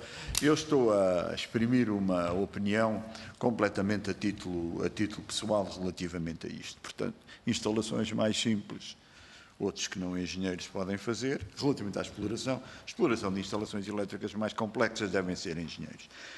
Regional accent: Portugal; como português

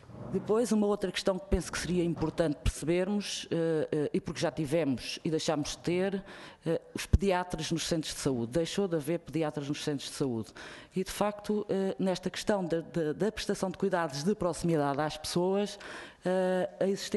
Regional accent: Portugal; todos temos enquanto portugueses

